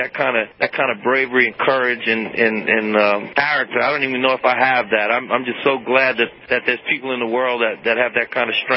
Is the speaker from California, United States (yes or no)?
no; New Orleans, Louisiana, United States; That's what I grew up doing in New Orleans, and I'll continue to do.